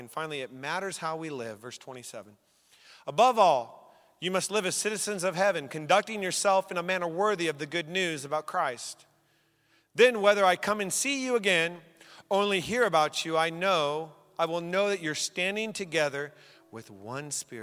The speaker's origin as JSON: {"language": "English", "town": "Tacoma", "region": "Washington", "country": "United States", "tie": "born or raised there", "said": "I'm a kid from Tacoma, and I say, yeah."}